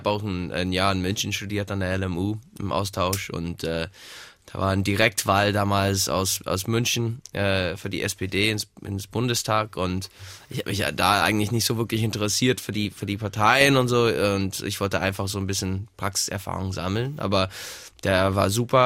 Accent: United States; German is a second language; ich bin auch stolzer Amerikaner. Ich liebe die USA und das ist halt mein Land, da wo ich groß geworden bin.

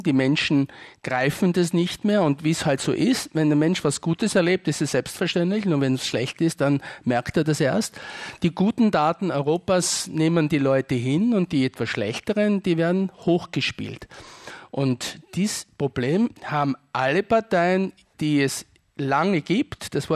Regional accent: Austria; Und ich als Österreicher finde das in Ordnung.

